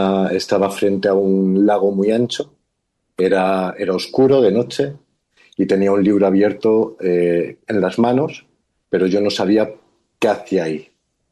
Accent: Alicante, Valencian Community, Spain; tengo 40 años, soy de Alicante, de España, y soy una persona altamente creyente en las leyes espirituales universales

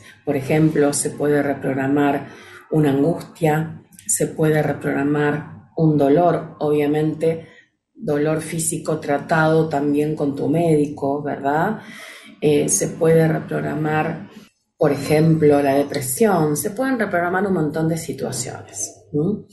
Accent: Argentina; born there; Mi amado país, mi tierra querida, que amo con todo mi corazón, durante mucho tiempo me preguntaba por qué había nacido en la Argentina, ¿no? ¿Para qué había nacido en Argentina?

